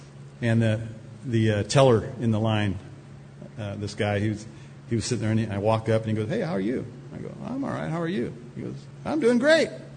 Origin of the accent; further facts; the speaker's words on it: United States; You know, I'm a German-American." And I said, "But I'm not a German-American, I'm just an American."